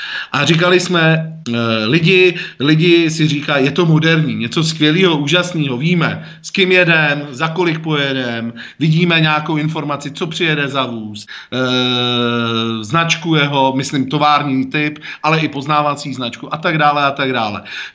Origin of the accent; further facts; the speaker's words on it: Prague, Czechia; Já se zase na taxislužbu koukám jako Pražák trošku jinak